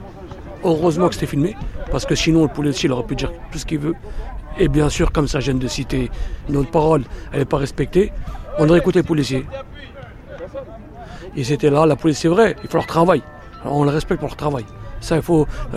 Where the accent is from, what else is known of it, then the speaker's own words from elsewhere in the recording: Nanterre, Île-de-France, France; je suis né à Nanterre, j'ai grandi à Nanterre. Je suis parti de Nanterre, j'avais 27 ans quand je me suis marié. Mais je suis revenu à Nanterre.